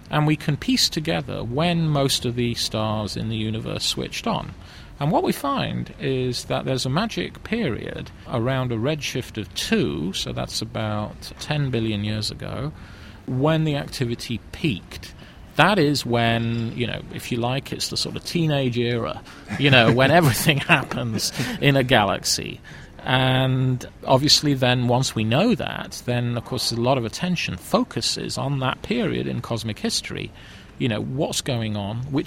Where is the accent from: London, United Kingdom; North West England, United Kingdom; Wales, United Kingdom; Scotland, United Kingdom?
Wales, United Kingdom; So I was brought up in Wales